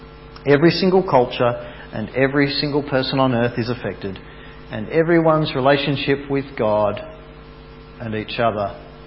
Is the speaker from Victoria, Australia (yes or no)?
yes; Bendigo, Victoria, Australia; I grew up in Bendigo and not far from Kennington Reservoir